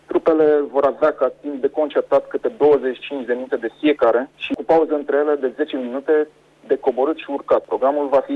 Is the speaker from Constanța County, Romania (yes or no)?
yes; Constanța, Constanța County, Romania; născut și crescut în Constanța